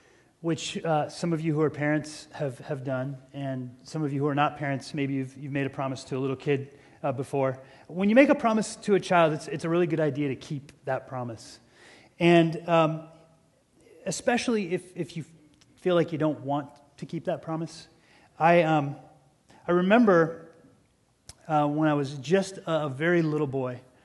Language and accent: English; Seattle, Washington, United States; And I grew up in Seattle. I grew up close to the water, and I love to fish.